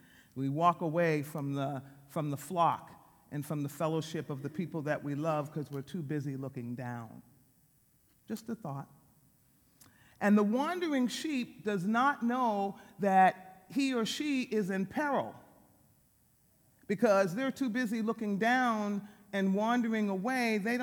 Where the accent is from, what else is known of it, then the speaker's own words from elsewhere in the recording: New York City, New York, United States; moved away; I grew up in New York City, so when I moved to California, I moved to Sacramento first.